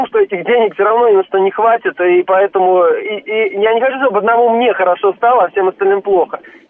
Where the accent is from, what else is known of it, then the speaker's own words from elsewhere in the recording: Khimki, Moscow Oblast, Russia; я из Химок.